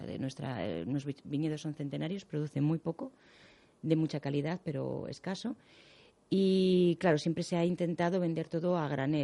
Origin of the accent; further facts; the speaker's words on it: San Martín de Valdeiglesias, Community of Madrid, Spain; yo nací en San Martín de Valdeiglesias, uh-huh. y me he crecido pues entre viñedos con mi familia